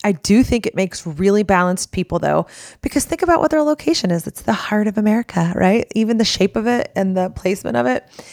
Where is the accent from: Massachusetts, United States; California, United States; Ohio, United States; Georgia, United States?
Ohio, United States; Newark; And yet they raised me in, when I tell you Hillbilly, Ohio, I'm from Newark, Ohio. Do y'all know where that's from? Probably not. But it is a world of its own.